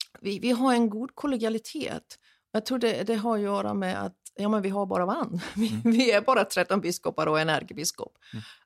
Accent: North Rhine-Westphalia, Germany; now in Sweden; Jag växte upp i Tyskland i en småstad, hade då ungefär 20 000 invånare.

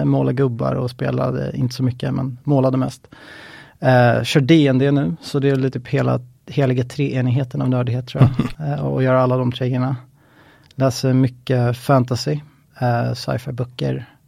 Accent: Stockholm, Stockholm County, Sweden; Jag är 35 år gammal, född och uppvuxen i Stockholm.

